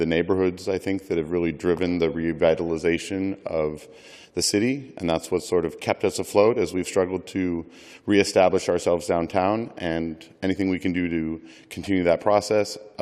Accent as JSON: {"language": "English", "town": "San Francisco", "region": "California", "country": "United States", "tie": "born or raised there", "said": "Born and raised in San Francisco and a business owner in the Castro District"}